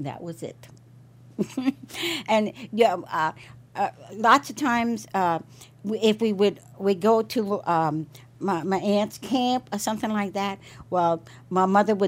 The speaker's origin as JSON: {"language": "English", "town": "New Orleans", "region": "Louisiana", "country": "United States", "tie": "born or raised there", "said": "I grew up mostly around in New Orleans, and algae is, and all the little fishing camps and stuff that are around the Gulf of Mexico."}